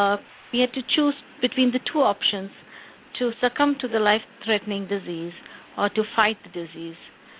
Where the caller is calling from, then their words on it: India; Hi. I'm calling from India.